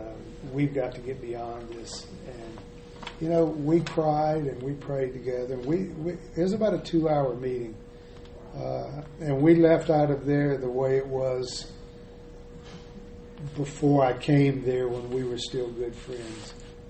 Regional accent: Alabama, United States; Because I grew up in Alabama, and that's what we did. We shot guns all the time.

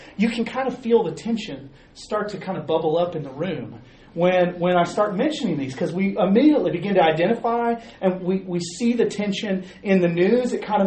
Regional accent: Fort Worth, Texas, United States; I grew up in Fort Worth. I went to Fort Worth Christian. I was a Fort Worth Christian Cardinal.

